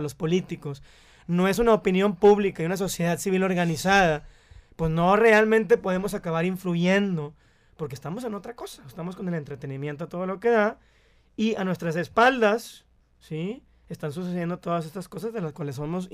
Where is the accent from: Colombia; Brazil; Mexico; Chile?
Mexico; en nuestras casas también somos mexicanos.